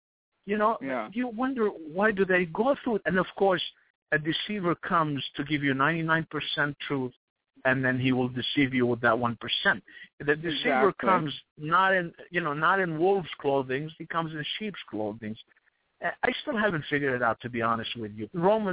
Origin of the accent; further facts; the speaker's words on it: Bethlehem, West Bank, Palestine; not only do I come from Bethlehem, but I have olive skin.